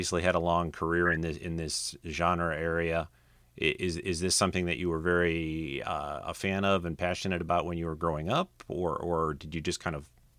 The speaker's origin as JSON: {"language": "English", "region": "Midwest", "country": "United States", "tie": "born or raised there", "lives_now": "Michigan, United States", "said": "I grew up in the Midwest, or I live in Michigan, so it's very similar."}